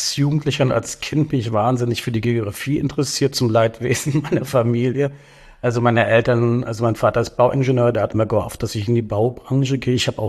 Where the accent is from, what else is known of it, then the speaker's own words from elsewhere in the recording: Berlin, Germany; ich bin Berliner und seit 1989 in dem wunderbarsten Job dieser Welt, nämlich in der Sektion Reise tätig.